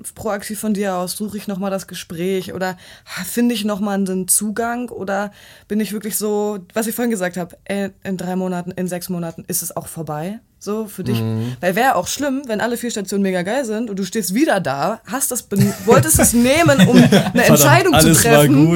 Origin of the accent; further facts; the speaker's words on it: East Germany, Germany; ich komme aus dem Osten, also neue Bundesländer, und das ist ja überhaupt nicht LW-Gebiet, und bin dafür auch in die Nähe von Frankfurt dann gezogen